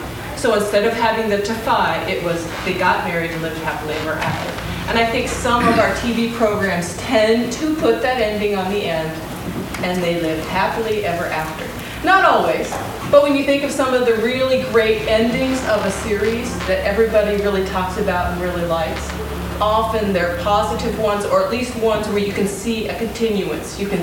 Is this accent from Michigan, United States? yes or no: no; Alaska, United States; We're from Alaska, and one of the traditional ways of telling stories